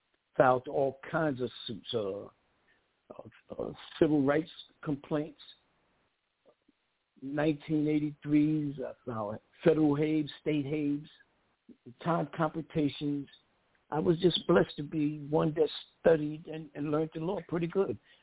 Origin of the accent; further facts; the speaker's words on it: Brooklyn, New York, United States; So looking out my window, I was born in Fort Greene Projects, Brooklyn, New York. I didn't see doctors and lawyers.